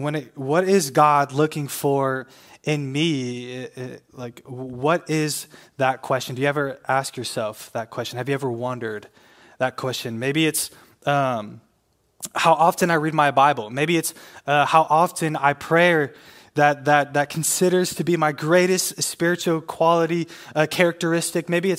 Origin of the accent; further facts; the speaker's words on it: Milwaukee, Wisconsin, United States; I grew up in Wisconsin, but I live in Minnesota, so I respect the Vikings.